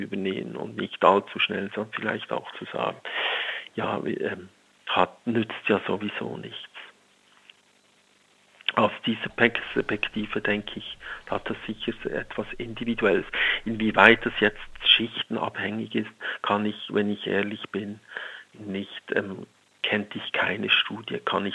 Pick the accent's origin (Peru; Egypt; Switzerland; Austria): Switzerland; ich bin ja selber Schweizer und habe sehr lange beispielsweise am Zürichbeer, eine der reichsten Gegenden europaweit